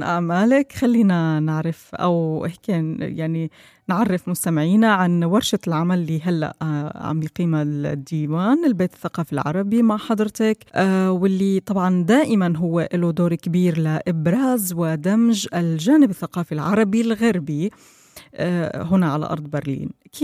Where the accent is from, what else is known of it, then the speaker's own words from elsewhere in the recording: Syria; طبعا أنت غنية عن التعريف بالنسبة لنا كسوريين